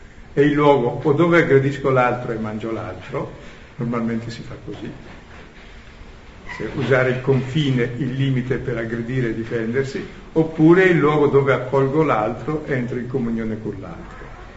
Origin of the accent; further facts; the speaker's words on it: Switzerland; No, vengo dalla Svizzera, ma c'è uno che viene da più lontano